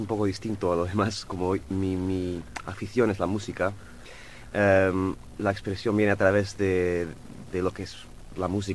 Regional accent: New York, United States; Bueno, yo me crecí aquí en Nueva York.

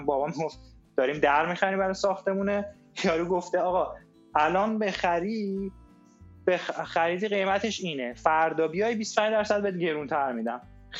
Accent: Isfahan, Iran; من خودم اصفهانیم آقا، من خودم اصفهانیم

